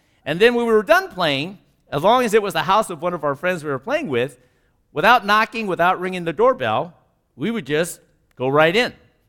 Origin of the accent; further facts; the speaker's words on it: Sacramento, California, United States; But growing up in Sacramento, even though it was very hot, I just remember it was a really different time than it is now.